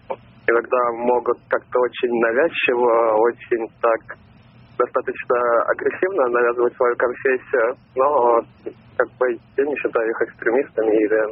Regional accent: Moscow, Russia; Я из Москвы.

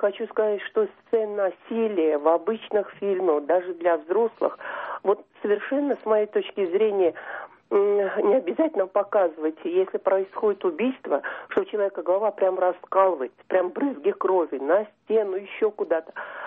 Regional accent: Tolyatti, Samara Oblast, Russia; я из Тольятти.

